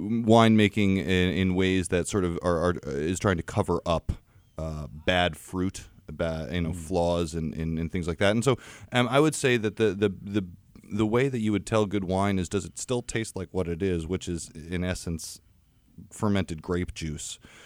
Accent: New Jersey, United States; I think, I'm from New Jersey, yeah, originally, and so don't hold that against me.

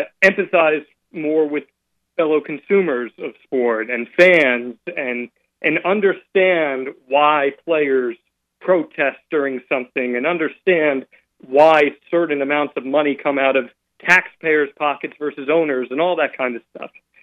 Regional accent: New Jersey, United States; also born or lived in Connecticut; now in Maine, United States; I grew up in New Jersey. I lived in Connecticut. I worked in New York City.

